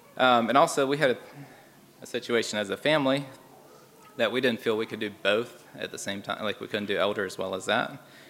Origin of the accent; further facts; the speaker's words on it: Lancaster, Pennsylvania, United States; So I grew up in Lancaster, Pennsylvania, older Mennonite. Horse and buggy and all that.